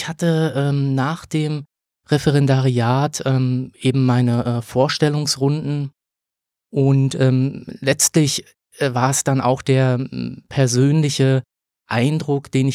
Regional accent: Berlin, Germany; Also ich bin in Berlin geboren, habe dann hier Abitur gemacht

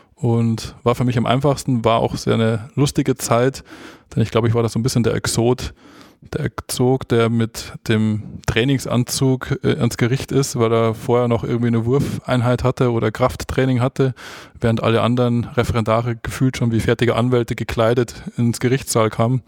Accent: Landshut, Bavaria, Germany; Also ich komme aus Landshut

